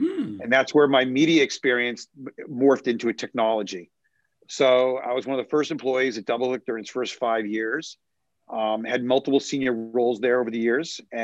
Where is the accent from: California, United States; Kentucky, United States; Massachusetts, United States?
Massachusetts, United States; Boston; moved away as an adult; now in New York City, United States; So I was born and bred in Boston, Massachusetts, went to school down in New Orleans, Tulane University, Green Wave.